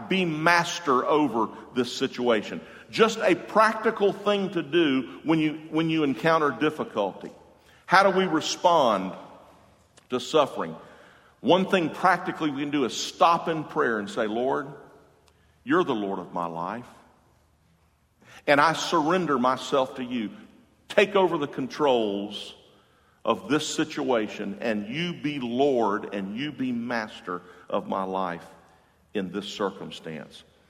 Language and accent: English; Jacksonville, Florida, United States; In Jacksonville, I'm from Jacksonville, and we have the big port there.